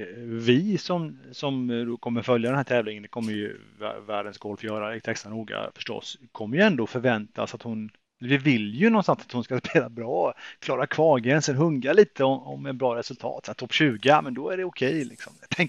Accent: Sweden; liksom som svensk ja, golffan så är man ju också stolt förstås

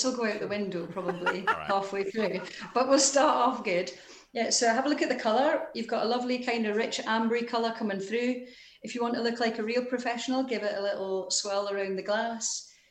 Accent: Newcastle, North East England, United Kingdom; born there; I was born in Newcastle.

